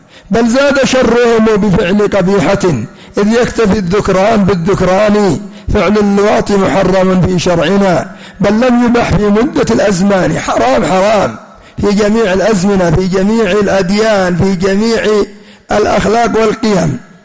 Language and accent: Arabic; Yemen; وعندنا في اليمن يبيعونها ب500 ريال يمني.